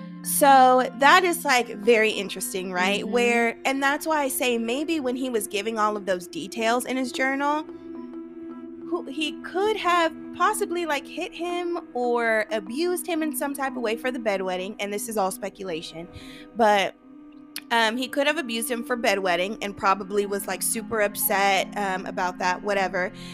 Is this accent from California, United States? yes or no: yes; San Diego, California, United States; And I'm like, this is my hometown. So, I mean, not that San Diego's a town, but but I frequent Balboa Park all the time.